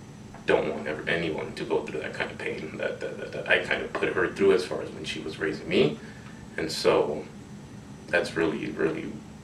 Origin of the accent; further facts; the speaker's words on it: Chicago, Illinois, United States; also born or lived in Long Beach; I grew up part Chicago, part Long Beach, and then a little bit of here as well.